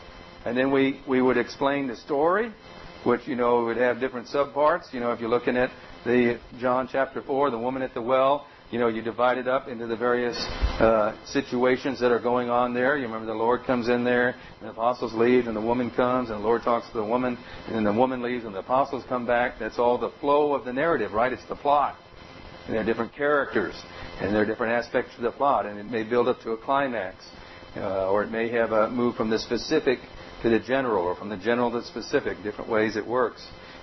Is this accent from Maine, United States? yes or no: no; Massachusetts, United States; I'm from Massachusetts too.